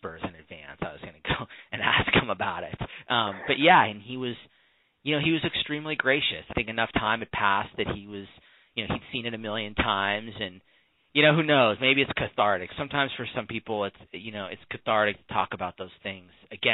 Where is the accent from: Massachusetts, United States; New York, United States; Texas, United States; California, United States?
California, United States; San Diego; I'm from San Diego, and, you know, Tomlinson meant a whole lot to my hometown.